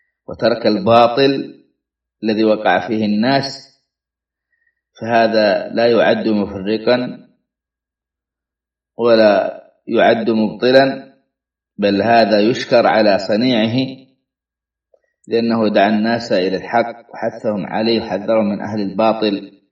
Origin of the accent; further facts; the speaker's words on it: Saudi Arabia; سواء كانوا في بلادنا السعودية أو في الجزائر